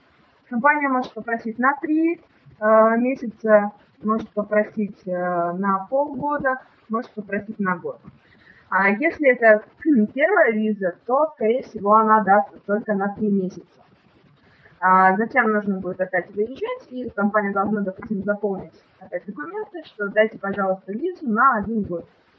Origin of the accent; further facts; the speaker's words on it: Novosibirsk, Novosibirsk Oblast, Russia; born there; Дело в том, что я родилась в Новосибирске